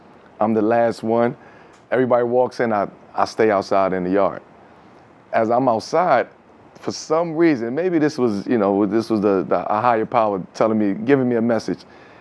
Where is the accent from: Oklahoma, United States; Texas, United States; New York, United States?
New York, United States; Brooklyn; I came from Brooklyn and Red Hook, where it was predominantly black, Puerto Ricans, Italians was in the back, Irish was in the back.